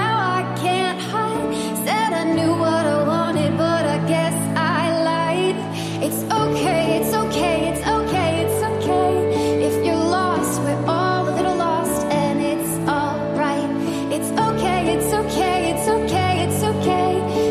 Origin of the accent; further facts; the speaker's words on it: Zanesville, Ohio, United States; I'm from Zanesville, Ohio.